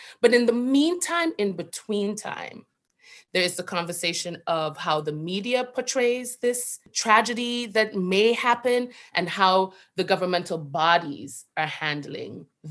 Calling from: Brooklyn, New York, United States; I am calling from Brooklyn

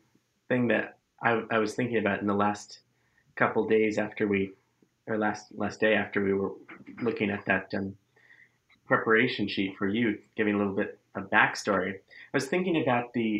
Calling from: Great Barrington, Massachusetts, United States; So we're in Great Barrington, Mass. We're also in the Berkshires, just like our mom.

